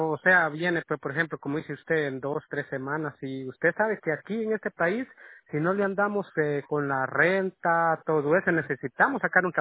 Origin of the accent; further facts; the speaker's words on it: Guatemala; No, yo soy de Guatemala.